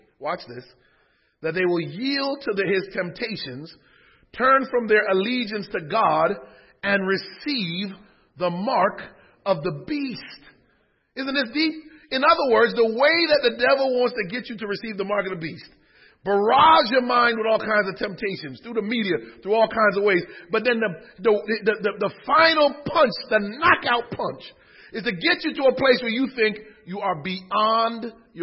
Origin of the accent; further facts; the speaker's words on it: Connecticut, United States; When I look at hip-hop, and I grew up in Connecticut, I used to go down into the Bronx, to Third Avenue to shop, and down into Brooklyn to shop.